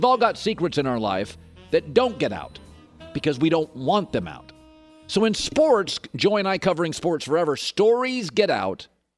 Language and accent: English; Washington, United States; So I grew up in Washington State.